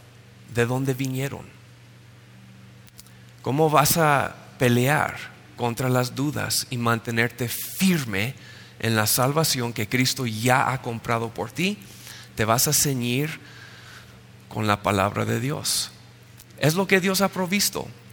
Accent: United States; Spanish is a second language; Y tal vez en español para ustedes coraza es muy fácil recordar, pero como gringos, muy coraza, ¿qué parte del cuerpo?

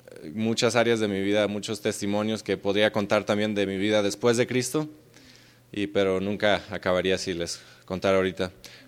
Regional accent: Torreón, Coahuila, Mexico; vengo de Torreón, Coahuila. Y tengo 20 años y nací en una familia cristiana

